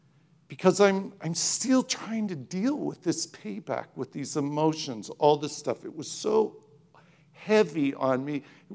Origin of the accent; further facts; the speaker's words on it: Canada; I'm Canadian.